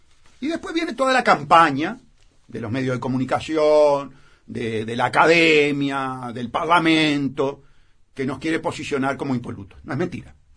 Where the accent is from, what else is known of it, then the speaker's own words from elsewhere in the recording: Castile and León, Spain; la vi hacer porque soy de Sayago, vi poner los ladrillos de...